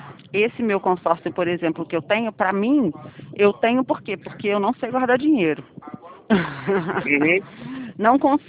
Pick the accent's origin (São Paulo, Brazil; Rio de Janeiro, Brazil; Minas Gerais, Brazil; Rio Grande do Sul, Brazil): Rio de Janeiro, Brazil; Eu sou do Rio de Janeiro. Então, assim, eu não sei se na sua cidade você passa por isso que aqui no Rio de Janeiro a gente passa